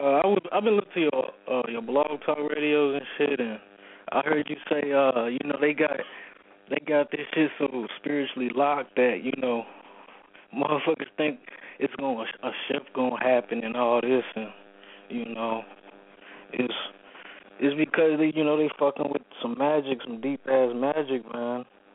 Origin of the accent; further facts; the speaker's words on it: Chicago, Illinois, United States; I'm from Chicago.